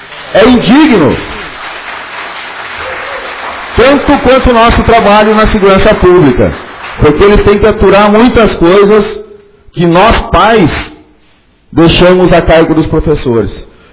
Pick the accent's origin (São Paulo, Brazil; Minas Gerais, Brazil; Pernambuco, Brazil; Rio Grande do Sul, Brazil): Rio Grande do Sul, Brazil; E não só como servidores, e sim como gaúchos que somos.